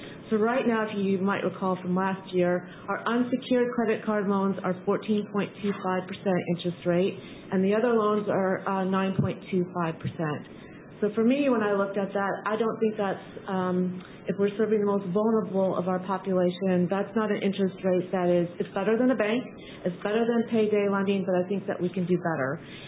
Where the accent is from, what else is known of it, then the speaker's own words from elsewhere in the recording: Iowa, United States; I grew up in Iowa, but I had never made it to Ames, Iowa. I left for 20 years and then came back to my home state last year.